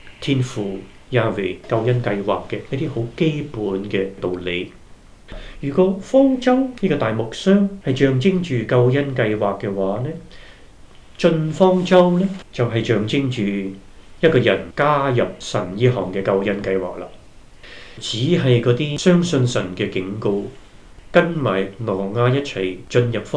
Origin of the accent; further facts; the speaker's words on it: China; 我哋中国人啊，我哋唐人啊